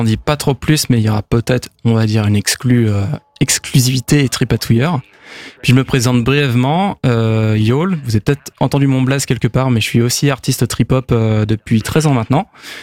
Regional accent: Nantes, Pays de la Loire, France; Et vu que je suis nantais

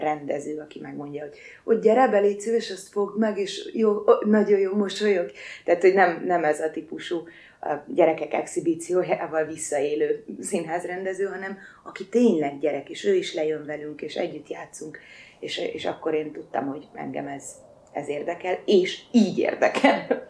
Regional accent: Pilisvörösvár, Pest, Hungary; És mondom, tehát én Vörösvárról jövök

